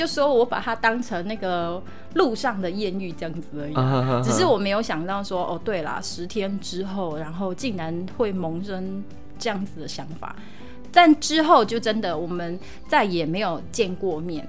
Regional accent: Taiwan; 那我们当然就讲啊，台湾啊。

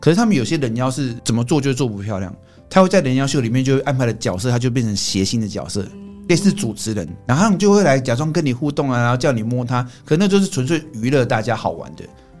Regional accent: Taiwan; 那我们台湾人是比较含蓄一点，

